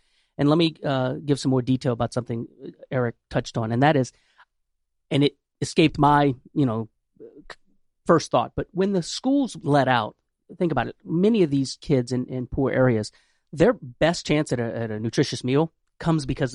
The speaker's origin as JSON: {"language": "English", "region": "Louisiana", "country": "United States", "said": "So, many of you know I'm from Louisiana. We boil a lot of crawfish."}